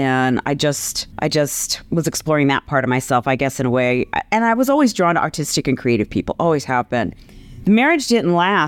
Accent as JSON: {"language": "English", "town": "Denver", "region": "Colorado", "country": "United States", "tie": "born or raised there", "said": "So, yes, I grew up in South Denver and went to Thomas Jefferson High School."}